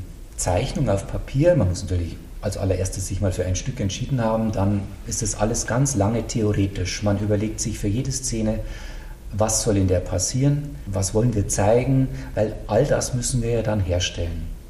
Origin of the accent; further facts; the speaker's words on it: Bad Tölz, Bavaria, Germany; Ich komme ursprünglich aus Bad Tölz.